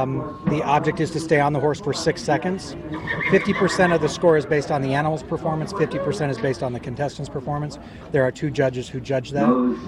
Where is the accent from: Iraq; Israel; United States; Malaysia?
United States; Wyoming; also born or lived in Montana; living in Montana at the time and growing up in Wyoming